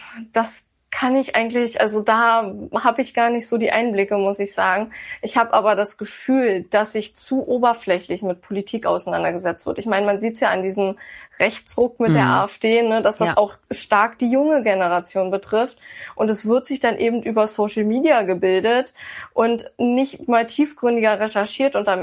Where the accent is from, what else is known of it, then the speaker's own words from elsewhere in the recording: Lusatia, Germany; Ich komme aus der Lausitz. Ist ja sowieso die Wolfsregion, ja, schlechthin.